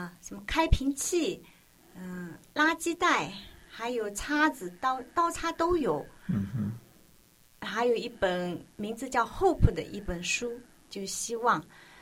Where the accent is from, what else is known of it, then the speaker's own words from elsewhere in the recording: China; 我当时还跟他说，我们中国人以3口为家。